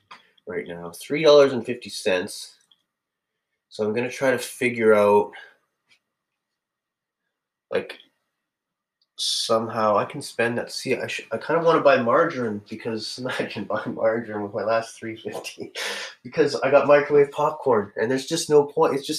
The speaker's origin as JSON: {"language": "English", "country": "Australia", "said": "Good old Australia. I guess I'm still an Aussie at heart. I'm antipodean, as they say."}